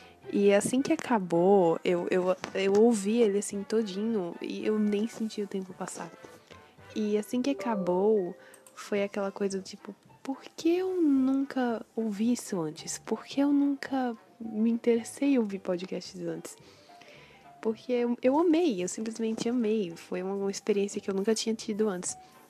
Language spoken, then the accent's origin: Portuguese; Maceió, Alagoas, Brazil; eu sou de Maceió, Alagoas